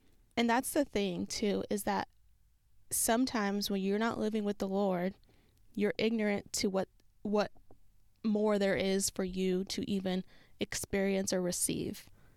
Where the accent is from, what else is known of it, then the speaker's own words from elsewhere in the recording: San Francisco, California, United States; now in Los Angeles, United States; I'm in LA, but I had just moved back out here because this is where I'm from San Francisco.